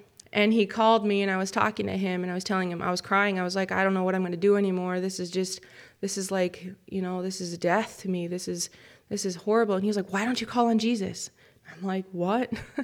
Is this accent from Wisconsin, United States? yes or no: yes; Redcliffe, Wisconsin, United States; I grew up in Redcliffe, Wisconsin for my entire life. You know, I went back and forth. I left, and then I came back, and then I left and came back.